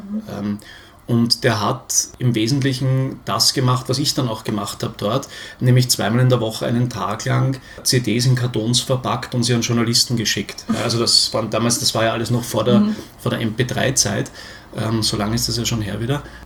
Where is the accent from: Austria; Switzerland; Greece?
Austria; now in Berlin, Germany; man als Österreicher in Berlin, also zum Beispiel bei mir in der Firma